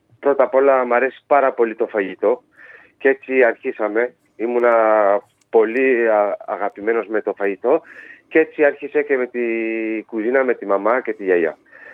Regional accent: Paris, Île-de-France, France; γεννήθηκαμε όλοι στο Παρίσι, αλλά και οι δύο γονείς από Ελλάδα ήρθαν πριν πολλά χρόνια και έτσι μεγαλώσαμε στη Γαλλία, αλλά με την ονοτροπία ελληνική.

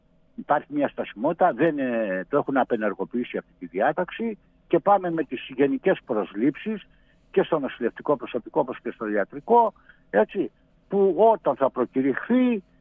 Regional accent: Greece; σε μια περίοδο που έχουμε μεγάλα οικονομικά προβλήματα ως Έλληνες

